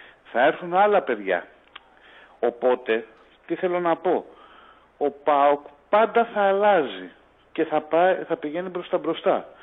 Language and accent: Greek; Vyronas, Attica, Greece; από Βίρονα, έχουμε ξαναμιλήσει.